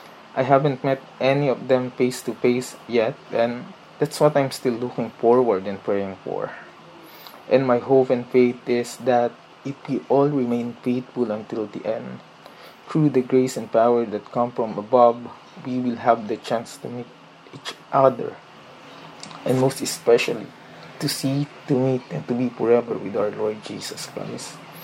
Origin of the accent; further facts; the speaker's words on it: Philippines; I'm 29 years old and I'm from the Philippines.